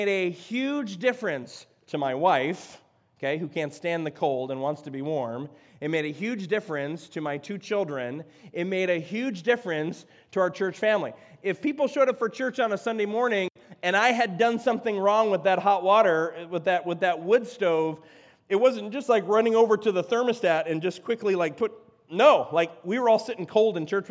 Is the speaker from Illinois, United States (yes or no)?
yes; Chicago, Illinois, United States; Because I'm just a city boy. I'm from Chicago.